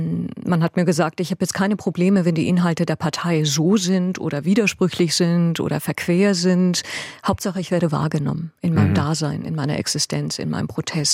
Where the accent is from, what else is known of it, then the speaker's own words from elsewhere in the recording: Hoffenheim, Baden-Württemberg, Germany; also born or lived in Tehran, Iran; Ich komme ja aus dem SWR-Gebiet. Also ich bin in Hoffenheim aufgewachsen, als 6-Jährige von Teheran nach Hoffenheim gezogen, habe in Heidelberg studiert